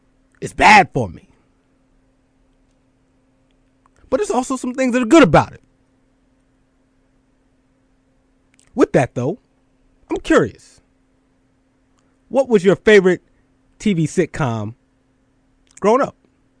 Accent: Philadelphia, Pennsylvania, United States; I grew up in Philadelphia, played in the Philadelphia Public League.

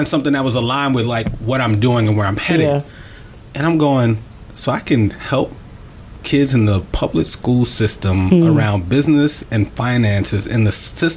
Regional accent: Philadelphia, Pennsylvania, United States; also born or lived in New York; I am from Philly.

